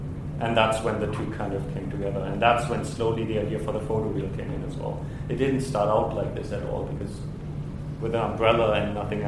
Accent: Hamburg, Germany; English is a second language; where I grew up in Germany, in Hamburg, in the north, it rains a lot. Like, it's known for being overcast 80% of the year.

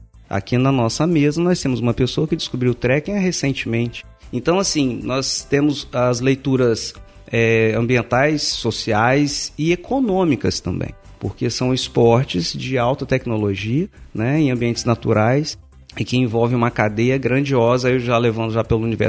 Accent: Vitória, Espírito Santo, Brazil; É então, sou nascido e criado em Vitória mesmo, apaixonado pelo nosso estado, que é fantástico.

